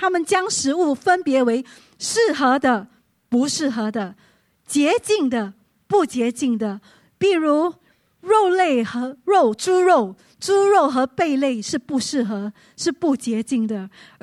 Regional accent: Singapore; 在我们新加坡人在新加坡生活，压力的来源来自三大来源

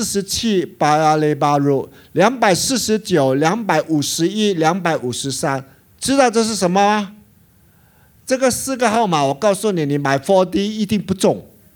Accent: Singapore; Majulah Singapura 是什么意思？ 啊，对，所以我们从小就这样的长大。

